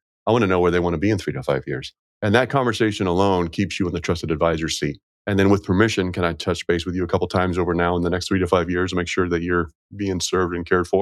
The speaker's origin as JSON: {"language": "English", "town": "Boston", "region": "Massachusetts", "country": "United States", "tie": "born or raised there", "said": "when I grew up, we loved conflict. I grew up in Boston."}